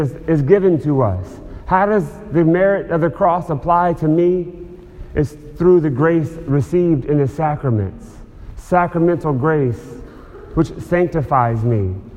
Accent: Alabama, United States; I grew up in the Bible Belt of Central Alabama. It was very heavily non-Catholic Christian Protestants.

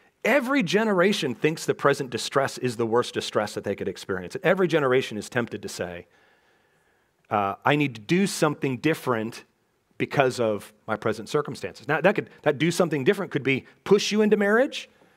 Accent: West Coast, United States; growing up on the West Coast, my kids living on the West Coast

